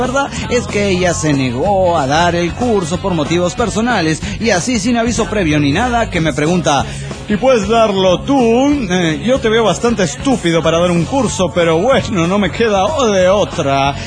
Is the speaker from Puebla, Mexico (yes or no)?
no; Mexico City, Mexico; born there; Nací en el DF mexicano. A la edad de 11 años tuve que abandonar la casa y desde entonces no he parado. Actualmente tengo 46 años